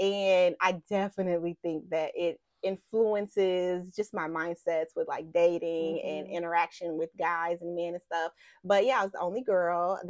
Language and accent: English; Chicago, Illinois, United States; now in Georgia, United States; I'm from Chicago. My mom's family migrated there from Louisiana. My dad's family from Mississippi. They met in Chicago. But I've been a Georgia Peach since high school.